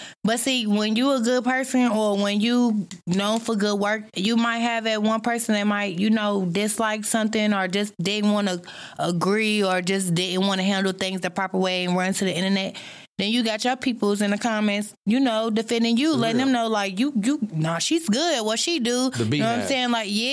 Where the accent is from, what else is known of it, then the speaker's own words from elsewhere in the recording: New York, United States; I'm from New York, so.